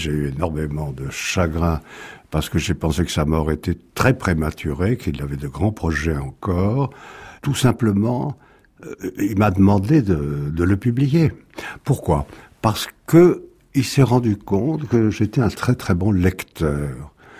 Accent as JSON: {"language": "French", "town": "Bordeaux", "region": "Nouvelle-Aquitaine", "country": "France", "said": "Moi, je viens de Bordeaux, donc quand j'ai vu ça à l'âge de 12 ans"}